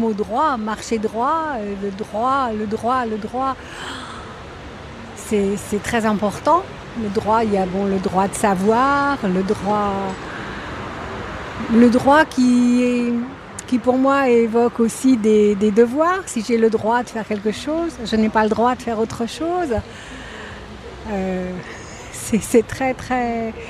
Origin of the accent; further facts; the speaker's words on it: Auxerre, Bourgogne-Franche-Comté, France; Je viens d'Auxerre, dans Lyon.